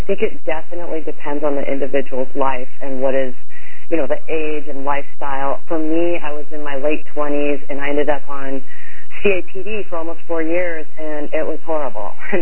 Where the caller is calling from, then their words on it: California, United States; I'm actually calling from Northern California.